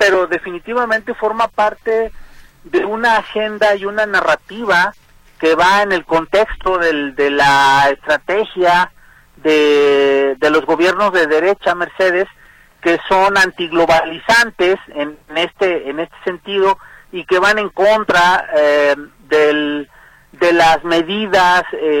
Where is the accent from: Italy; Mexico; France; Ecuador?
Mexico; como mexicanos, aunque estén de aquel lado o de este lado de la frontera, nos toca ayudarnos entre todos